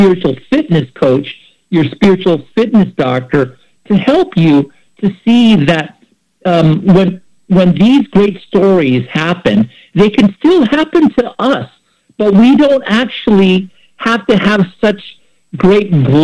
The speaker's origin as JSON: {"language": "English", "town": "San Francisco", "region": "California", "country": "United States", "tie": "born or raised there", "said": "I mean, I was raised in San Francisco during the time of the glory days for the 49ers"}